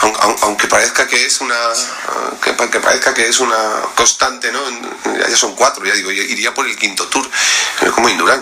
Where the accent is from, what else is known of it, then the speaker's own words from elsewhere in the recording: Marchamalo, Castilla-La Mancha, Spain; Mi pueblo es Marchevalo, lo será siempre, y nunca optaré a ninguna otra lista que no sea local en Marchevalo.